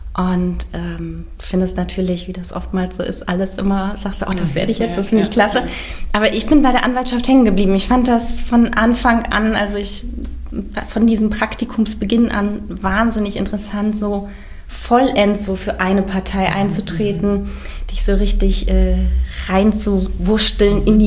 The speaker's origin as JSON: {"language": "German", "town": "Bad Arolsen", "region": "Hesse", "country": "Germany", "said": "ich komme aus Nordhessen, aus Arolsen und bin dann noch vor dem ersten Staatsexamen wieder nach Kassel"}